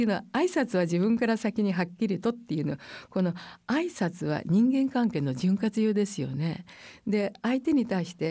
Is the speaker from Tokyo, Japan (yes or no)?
no; Kochi, Japan; 父と母が県外同士が一緒になったのが高知だったもんで、で高知で生まれて高知で育ってるんですけども